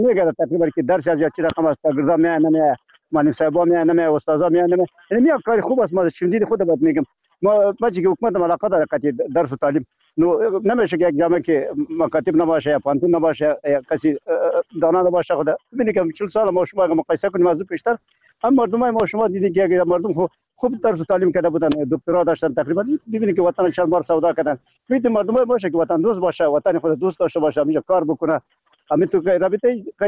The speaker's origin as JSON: {"language": "Persian", "country": "Afghanistan", "said": "تقریبا باید که ما شما افغان هستیم از امی وطن هستیم"}